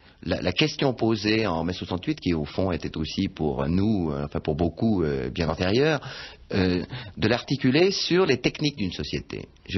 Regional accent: Auvergne-Rhône-Alpes, France; born there; moi, je suis né en Savoie. Mais c'est une famille qui est originaire plutôt du Dauphiné, du nord du Dauphiné.

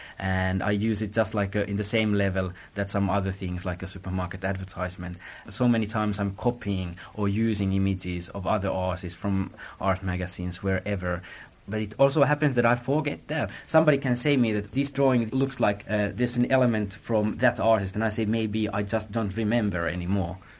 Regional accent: Finland; English is a second language; when I'm from Finland and what is the neighbor country to Russia

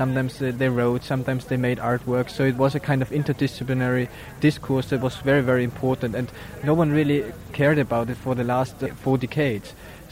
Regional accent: Vienna, Austria; I'm coming from Vienna just as a visitor to the Biennale.

